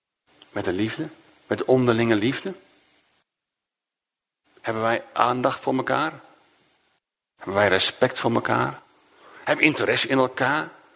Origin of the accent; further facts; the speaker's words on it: Netherlands; Ik denk dat wij vragen zouden stellen. Als echte Nederlanders.